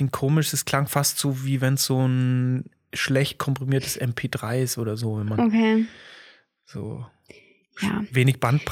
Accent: Dießen am Ammersee, Bavaria, Germany; also Diesner am Ammersee, wo ich aufgewachsen bin

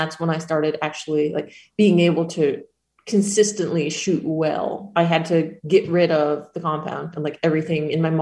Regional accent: New Jersey, United States; in New Jersey, where you have to be 10 years old to legally get a hunting license.

